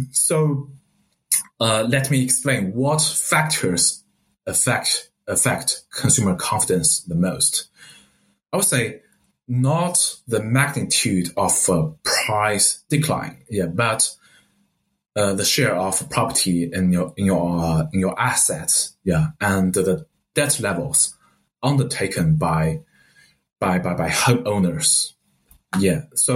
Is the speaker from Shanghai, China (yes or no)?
no; Hefei, Anhui, China; English is a second language; some other second-tier cities like my hometown, Hefei in Anhui